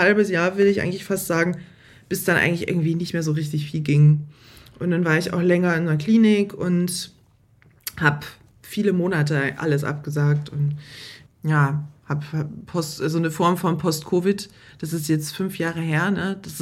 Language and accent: German; East Germany, Germany; now in Cologne, Germany; ich komme ja aus der ehemaligen DDR, deswegen erlebe ich das hier in Köln natürlich andersrum.